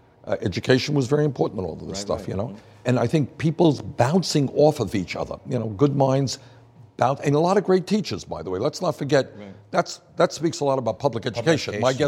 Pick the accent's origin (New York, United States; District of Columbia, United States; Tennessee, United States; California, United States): New York, United States; Brooklyn; I grew up in Flatbush